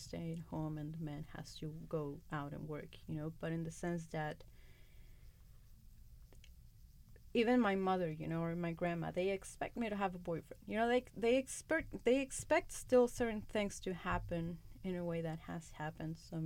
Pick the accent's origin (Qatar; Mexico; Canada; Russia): Mexico; English is a second language; moved away as an adult; now in United States; I was born and raised in Mexico. I did my kindergarten, my middle school. I did my high school in Mexico